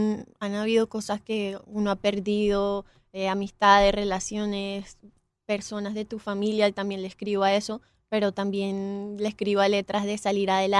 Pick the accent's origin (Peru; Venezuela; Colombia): Venezuela; yo soy venezolana.